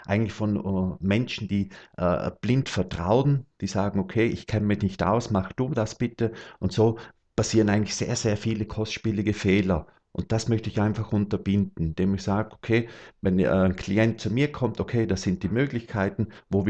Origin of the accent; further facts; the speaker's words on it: Tyrol, Austria; Ich komme aus Tirol. Das ist circa so in der Nähe von Innsbruck, ist so mein Wohnort. Circa 30 Kilometer außerhalb von Innsbruck habe ich mein Häuschen gebaut.